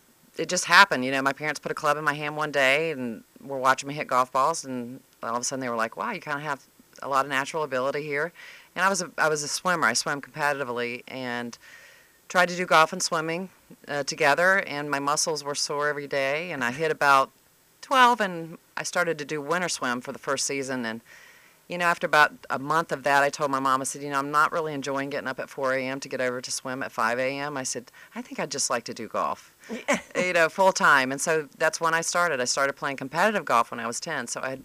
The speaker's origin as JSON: {"language": "English", "town": "Charlotte", "region": "North Carolina", "country": "United States", "tie": "born or raised there", "said": "I grew up in Charlotte, North Carolina, and I got recruited to play at the University of Texas."}